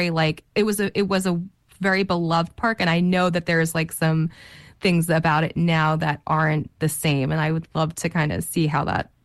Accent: New York, United States; Listen, I'm a New Yorker. I didn't get my license until I was 21 years old

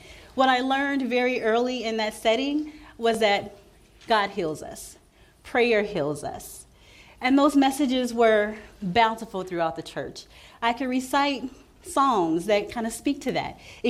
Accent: Midwest, United States; So I was raised in the Midwest by a family that pretty much migrated from the South.

